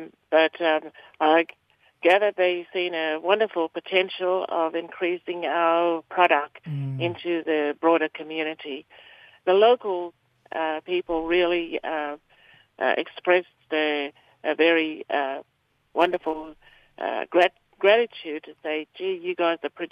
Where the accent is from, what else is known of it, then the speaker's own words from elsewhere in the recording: Broome, Western Australia, Australia; from Broome, Western Australia.